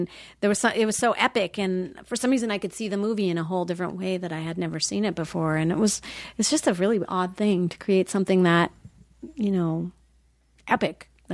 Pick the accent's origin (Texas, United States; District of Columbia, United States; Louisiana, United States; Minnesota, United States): Minnesota, United States; I came from Minnesota.